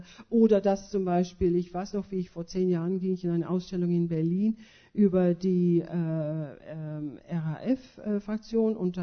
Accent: Ireland; German is a second language; now in Germany; Aber ich finde ich jetzt als Ausländerin, als Irin

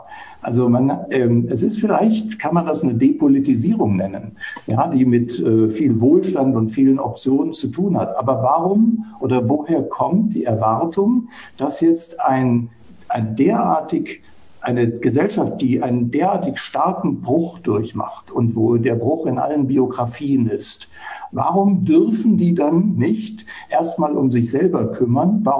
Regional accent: West Germany, Germany; now in Leipzig, Germany; Ich komme aus dem Westen, ich bin seit 92 in Leipzig

